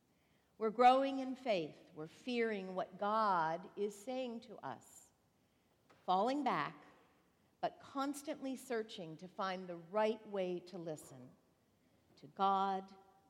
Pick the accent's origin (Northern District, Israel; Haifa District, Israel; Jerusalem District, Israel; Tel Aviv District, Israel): Northern District, Israel; I come from Galilee, where Jesus fed and preached to the crowds who walked from nearby villages to hear Jesus, to be fed by Jesus. And Jesus feeds us this morning. I come from the fertile valley, the Jezreel Valley